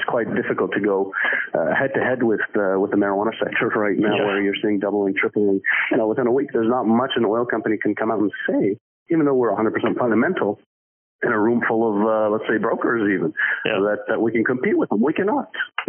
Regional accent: Canada; Being Canadian and U.S., it just baffles me

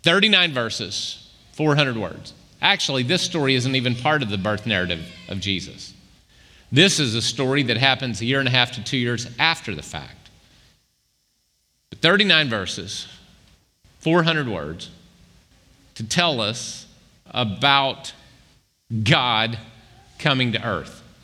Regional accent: Arkansas, United States; You know, I'm from Arkansas-Oklahoma line

